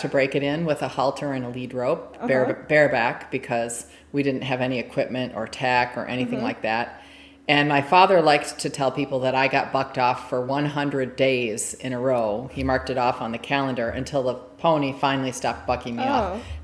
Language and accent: English; Michigan, United States; Sure. I grew up in Michigan. My family lived in Michigan, and that's where I got my first exposure to horses.